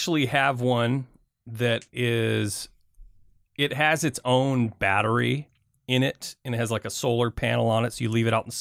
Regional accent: Michigan, United States; So growing up, I grew up in Michigan. We got a lot of tornadoes.

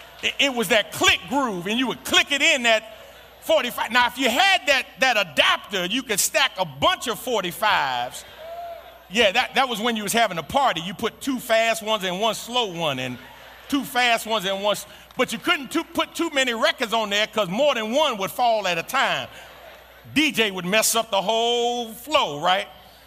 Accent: New York City, New York, United States; I grew up in the Jacob Riis Housing Projects, 465 East 10th Street, apartment 13H. Lower East Side of Manhattan

